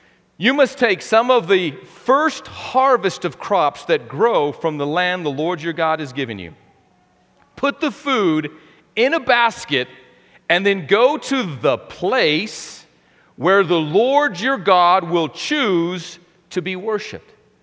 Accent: Lubbock, Texas, United States; People say, hey, where are you from? I like saying Lubbock, Texas, versus Baal Shalishah.

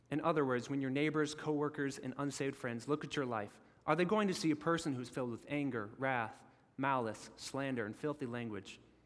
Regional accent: the South, United States; Like when I, as a Southerner, have to put on that thick and heavy winter coat

